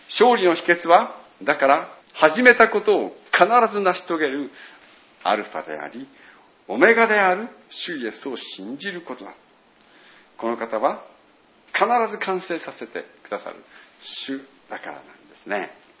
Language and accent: Japanese; Iwate, Japan; 私の実家の岩手に帰ってですね、